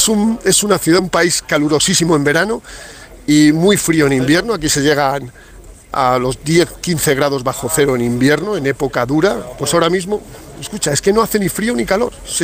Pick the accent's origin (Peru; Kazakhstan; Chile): Kazakhstan; Pueblo, que es el sitio más bonito que hay en el mundo. Estamos a 200 kilómetros de la frontera con China. Esto es efectivamente Kazajistán.